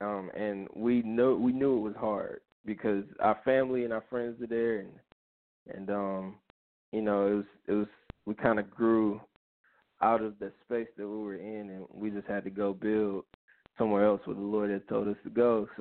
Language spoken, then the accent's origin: English; North Carolina, United States; moved away as an adult; now in California, United States; I grew up in North Carolina.